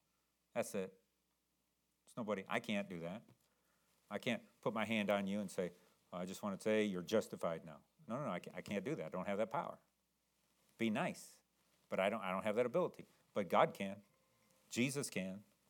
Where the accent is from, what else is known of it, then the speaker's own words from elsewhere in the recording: the South, United States; Now, I know we're from the South, but we're educated enough.